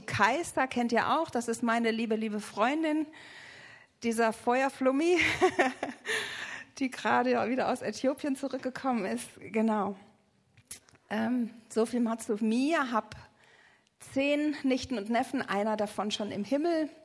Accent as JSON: {"language": "German", "town": "Essen", "region": "North Rhine-Westphalia", "country": "Germany", "lives_now": "Schöneck, Germany", "said": "nordöstlich von Frankfurt, Schöneck, wohne ich, da bin ich nicht her. Ich bin eigentlich aus dem Ruhrpott, aus Essen."}